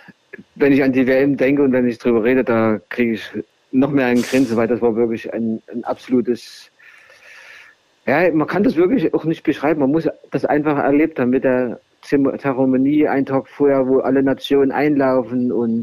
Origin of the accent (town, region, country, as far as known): Saxony, Germany; born or raised there